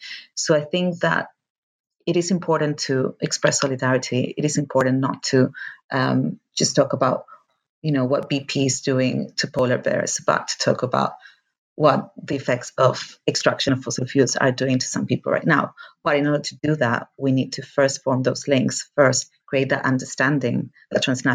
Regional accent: Argentina; moved away as an adult; I am from Argentina, and actually my current project is based in Argentina, but I've been living here for a long time

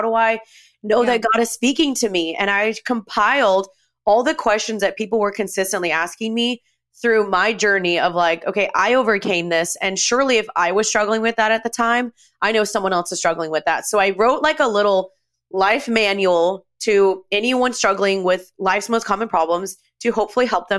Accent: Dallas, Texas, United States; I'm 29. I'm from Dallas. I'm born and raised Dallas. I moved away for about 7 years and then came back 3 years ago.

